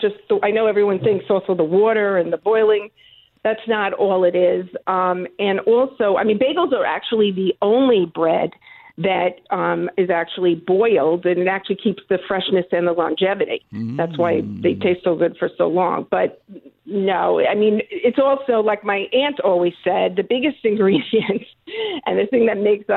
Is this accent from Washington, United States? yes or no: no; Woodmere, New York, United States; I actually grew up in Long Island. I lived in Woodmere.